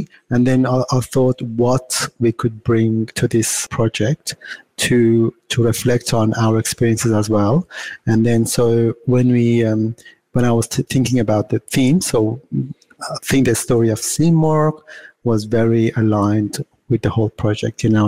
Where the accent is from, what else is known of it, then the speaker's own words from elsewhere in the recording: Afghanistan; also born or lived in Iran; now in Melbourne, Australia; Yeah, so I'm originally from Afghanistan. I lived in Iran for quite a while. And then the last 14 years, I'm living in Australia. And a year ago, I moved from Adelaide to now Melbourne.